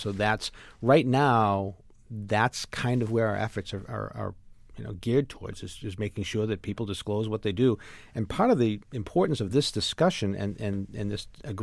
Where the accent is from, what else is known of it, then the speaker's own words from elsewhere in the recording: Lynn, Massachusetts, United States; You know, I grew up in Lynn, and I worked for a state rep as an intern when I was in college.